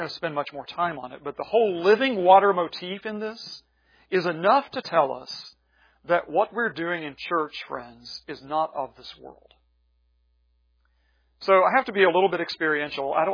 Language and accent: English; West Virginia, United States; the old-timey preachers I grew up with in West Virginia, these are preachers who sang their sermons.